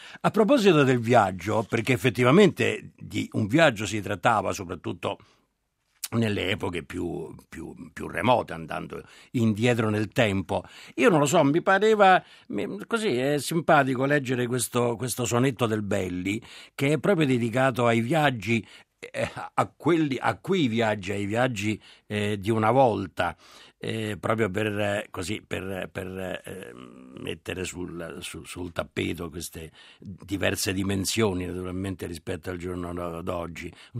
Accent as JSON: {"language": "Italian", "town": "Rome", "region": "Lazio", "country": "Italy", "said": "poi sono romano, quindi i romani stanno al concreto."}